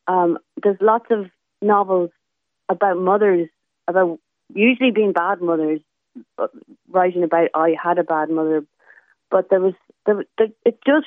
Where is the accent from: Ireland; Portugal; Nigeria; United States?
Ireland; And as an Irish person, Irish writers are reared on Joyce.